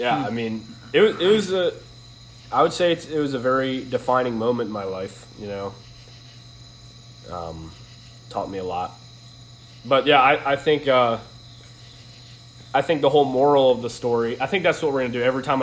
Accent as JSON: {"language": "English", "town": "Baltimore", "region": "Maryland", "country": "United States", "said": "Because I come from Baltimore, and, you know, that's a crazy, crazy part of town."}